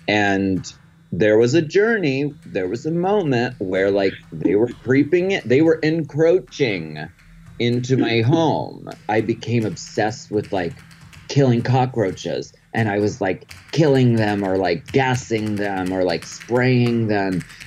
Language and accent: English; Erie, Pennsylvania, United States; it was really cold out. I'm from Erie, Pennsylvania.